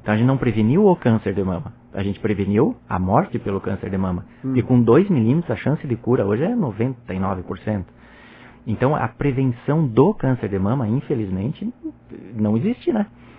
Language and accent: Portuguese; Três Passos, Rio Grande do Sul, Brazil; born there; also born or lived in Santa Catarina; Nasci no interior do Rio Grande do Sul.